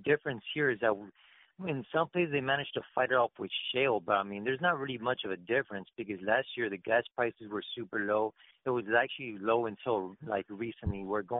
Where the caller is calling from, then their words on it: California, United States; I'm just calling from California.